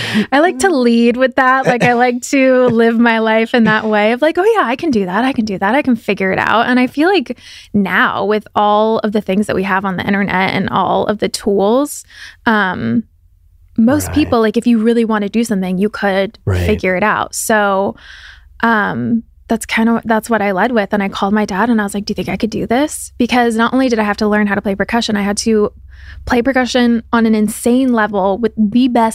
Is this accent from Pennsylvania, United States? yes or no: no; California, United States; I grew up in the Bay Area.